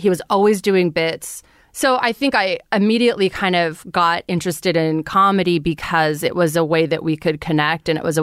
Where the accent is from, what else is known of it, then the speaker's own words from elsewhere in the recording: Fresno, California, United States; So I grew up in Fresno, California, Central Valley.